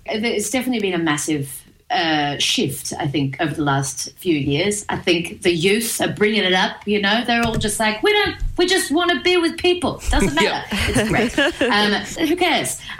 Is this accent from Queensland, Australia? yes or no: no; Gippsland, Victoria, Australia; which was a surprise growing up in Gippsland.